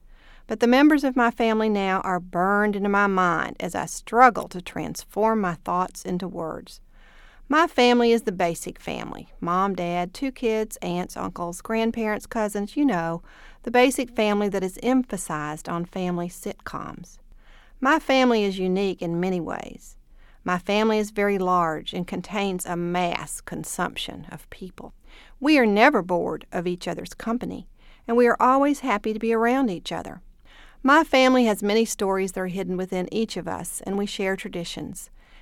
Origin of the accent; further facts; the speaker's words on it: Florida, United States; This year is the 100th anniversary of the Children's Home Society here in my home state of Florida